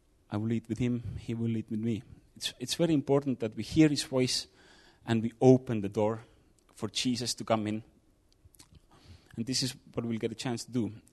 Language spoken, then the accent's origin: English; Estonia; English is a second language; I'm from Estonia. I came from Estonia, that's what I wanted to say.